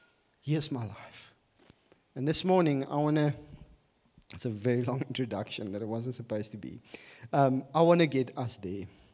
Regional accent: Bloemfontein, Free State, South Africa; because I come from Bloemfontein and come out of a very traditional church, you went to church in a suit.

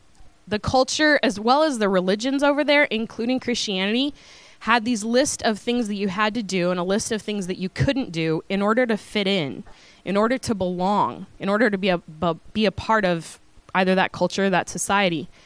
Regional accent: Oregon, United States; also born or lived in Uganda; So I am originally from Oregon, and I lived in Uganda for 3 years. And now I've come back to the States

